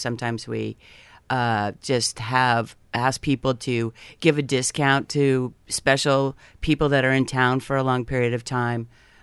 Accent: Seattle, Washington, United States; I come from Seattle, so I try to go to Seattle to bring my friends down to the festivals.

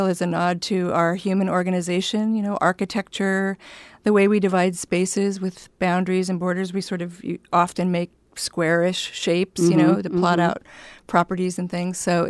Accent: California, United States; I was raised in Northern California.

